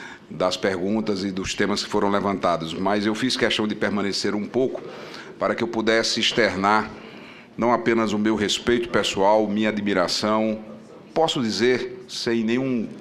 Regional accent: Brazil; como brasileiro

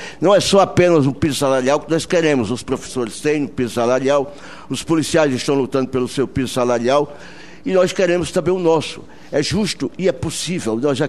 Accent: Paraíba, Brazil; como paraibano

